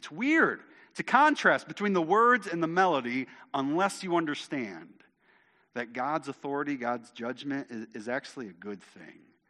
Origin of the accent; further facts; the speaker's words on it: United States; I'm American. Like, we got protests pumping through our blood, right?